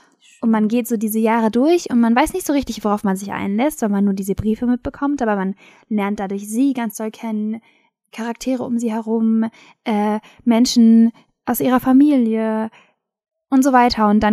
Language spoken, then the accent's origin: German; East Germany, Germany; ich bin ja im Osten geboren. auch aufgewachsen im Osten. Und bei uns ist es relativ normal und auch sehr typisch, dass Menschen nackt baden gehen im See.